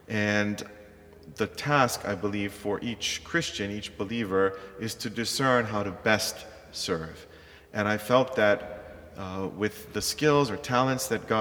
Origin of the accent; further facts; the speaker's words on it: United States; So I grew up in American schools, in the communities, in the neighborhood, speaking English.